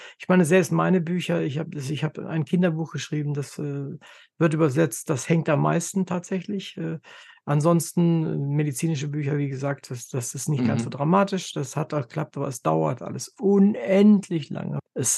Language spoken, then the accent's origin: German; Germany; Es ist wichtig für uns als Deutsche, für uns als Kulturmenschen